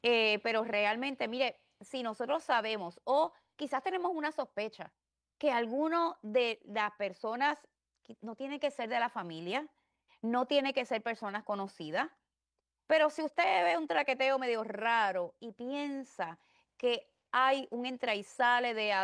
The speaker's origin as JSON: {"language": "Spanish", "country": "Puerto Rico", "said": "Yo soy puertorriqueña"}